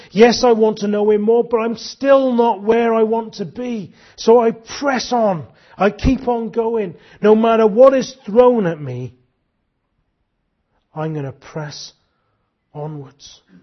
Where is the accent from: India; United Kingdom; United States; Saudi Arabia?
United Kingdom; Wales; We're Welsh, well, most of us are Welsh here this evening, aren't we?